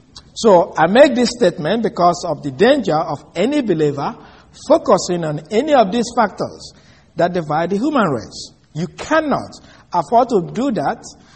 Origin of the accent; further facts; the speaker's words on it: Nigeria; first language Igbo; English is a second language; I'm a Nigerian. I speak a language that's called Igbo.